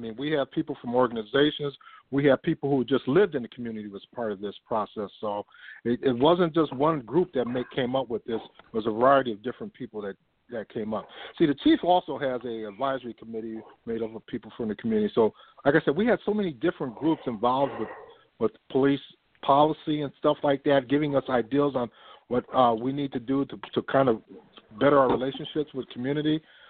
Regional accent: Minneapolis, Minnesota, United States; Well, I was raised in North Minneapolis. I was raised in the projects of North Minneapolis.

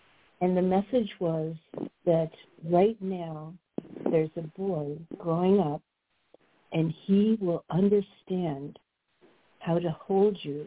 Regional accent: Buffalo, New York, United States; born there; I was born in Buffalo, New York, and it's a very good family that I was born into

